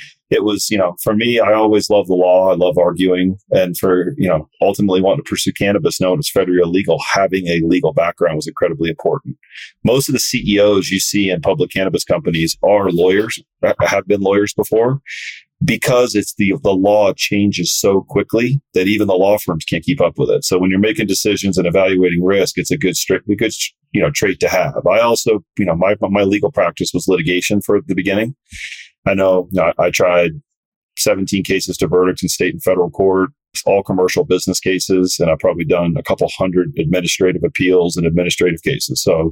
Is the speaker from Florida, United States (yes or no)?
yes; Florida, United States; But, you know, I grew up surfing in South Florida. It's a part of the culture.